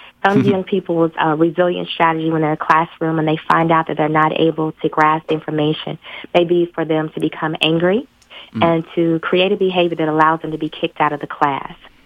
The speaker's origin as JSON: {"language": "English", "town": "Lexington", "region": "Kentucky", "country": "United States", "said": "I am originally from Lexington. Hey. I'm a graduate of Bryan Station High School."}